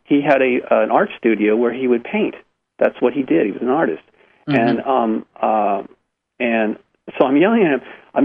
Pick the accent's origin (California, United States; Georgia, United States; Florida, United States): California, United States; Malibu; I was standing on the driveway back where I grew up, on the house where I grew up in Malibu